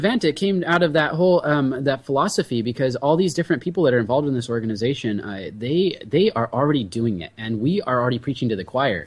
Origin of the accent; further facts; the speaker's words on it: El Cajon, California, United States; You know, I grew up in El Cajon.